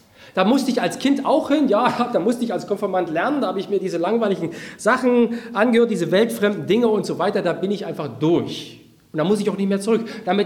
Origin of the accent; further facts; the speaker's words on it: Bernstadt, Saxony, Germany; Ich komme aus Bernstadt, ein kleines Kaff in Ostsachsen, das kennt keiner